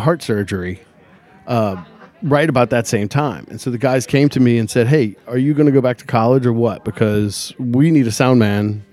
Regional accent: Metairie, Louisiana, United States; You know, growing up in Metairie, it was all heavy metal. And so here I am trying to hold my own with these jazz guys.

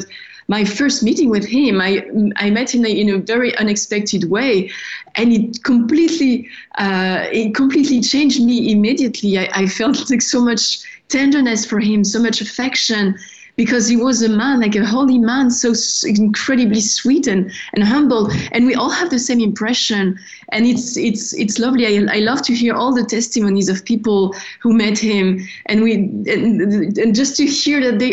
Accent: Paris, Île-de-France, France; And so I was not really a practicing Catholic back then. It was all new for me. I came from Paris. It was a different culture.

